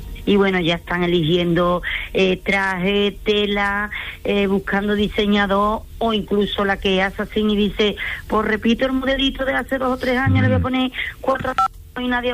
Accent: Écija, Andalusia, Spain; No soy de Sevilla capital, soy de un pueblo. Soy de Écija.

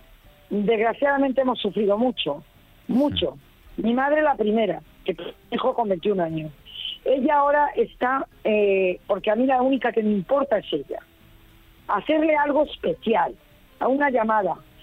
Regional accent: Torrevieja, Valencian Community, Spain; Soy de Torrevieja, eso es lo primero. Alicante, La Mata.

